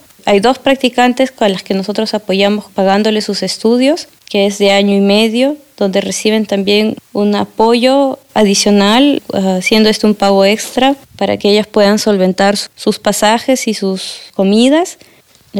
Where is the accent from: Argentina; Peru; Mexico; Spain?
Peru; como peruanos se pueda decir que el Perú tiene muchas más cosas que demostrar